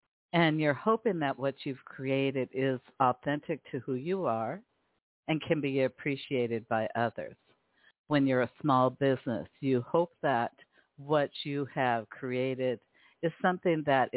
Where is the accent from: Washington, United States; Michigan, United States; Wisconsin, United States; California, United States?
Washington, United States; Seattle; now in Las Vegas, United States; I'm from Seattle, Washington, and I was missing my babies, my family, my loved ones. Life in Vegas has been challenging for me.